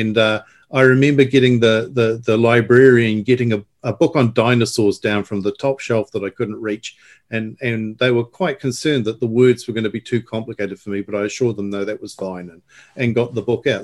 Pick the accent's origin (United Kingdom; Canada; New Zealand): New Zealand; as I was growing up in New Zealand